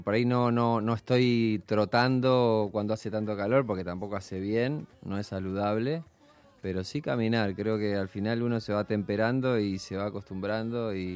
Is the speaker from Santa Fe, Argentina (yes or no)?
yes; Rosario, Santa Fe, Argentina; born there; ahí en Rosario, en el Monumento a la Bandera, que es donde yo nací además